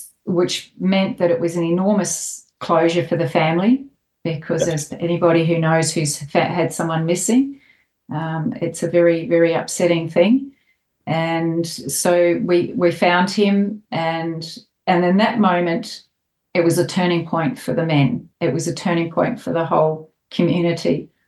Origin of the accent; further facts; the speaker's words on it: New Zealand; I grew up in New Zealand, so not Australia. I'm a New Zealander.